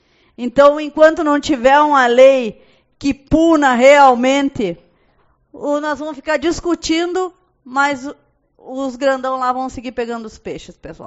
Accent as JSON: {"language": "Portuguese", "town": "São Marcos", "country": "Brazil", "tie": "born or raised there", "said": "eu me criei em São Marcos, então eu conheço os pescadores"}